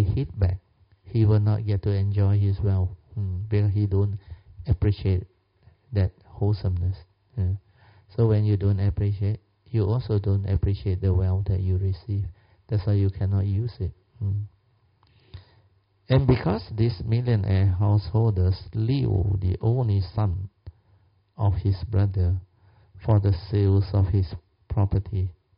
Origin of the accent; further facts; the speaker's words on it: China; My hometown there, a lot of people, mainly Hakka also, they were from the same province. So they like my mother to help to bring money back. There's very few people there to travel back to China.